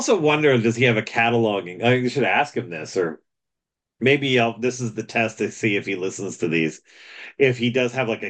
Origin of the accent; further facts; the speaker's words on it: New Jersey, United States; I grew up in New Jersey, and my mom's family is from Johnstown.